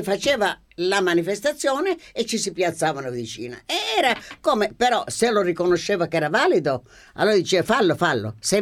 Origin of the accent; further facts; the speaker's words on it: Calabria, Italy; No, io non sono siciliano, ne sono calabrese.